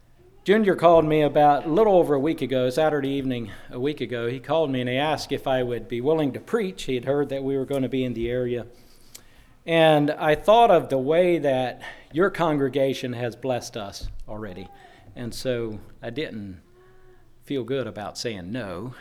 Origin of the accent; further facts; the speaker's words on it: North Carolina, United States; Reuben was correct that we are from North Carolina, from a new congregation.